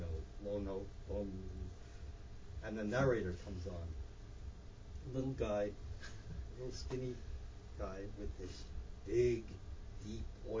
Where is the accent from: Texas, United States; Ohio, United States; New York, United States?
New York, United States; New York City; And here I am, this nerdy engineer from the East Coast, born and brought up in New York City, being surrounded by all these record executives, West Coast.